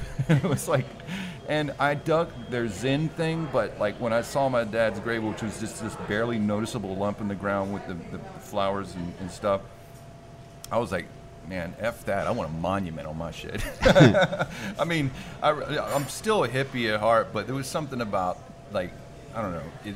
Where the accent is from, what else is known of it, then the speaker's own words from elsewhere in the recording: Wales, United Kingdom; I'm Welsh.